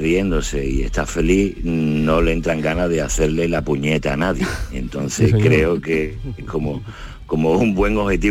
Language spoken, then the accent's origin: Spanish; Jerez, Andalusia, Spain; yo que soy de Jerez y que he visto al Yuyu desde que era chico